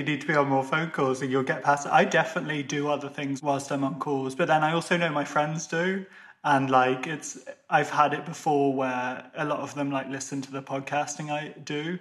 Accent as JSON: {"language": "English", "country": "Ireland", "accent": "like a BBC newsreader", "said": "I've got a bit of that with being Irish, that sometimes people will honestly get offended that I don't support England and everything."}